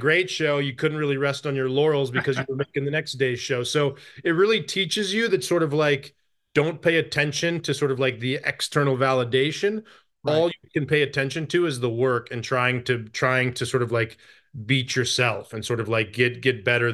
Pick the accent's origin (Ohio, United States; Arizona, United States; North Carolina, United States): Arizona, United States; Tucson; also born or lived in Greece / Saudi Arabia; I grew up in Tucson. Well, I was born in Tucson, Arizona. And then my family moved to Greece for a year right after I was born. And then we moved to Saudi Arabia for about 5 or 6 years